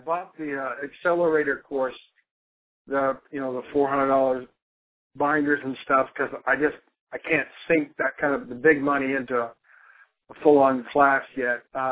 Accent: South Carolina, United States; Plus, I really, I grew up near Charleston, South Carolina, so that the idea is to move it all over there.

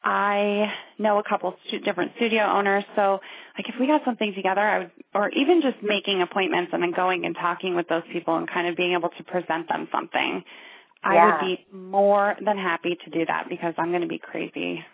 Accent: Ohio, United States; now in Fort Collins, United States; I'm from Ohio originally, so.

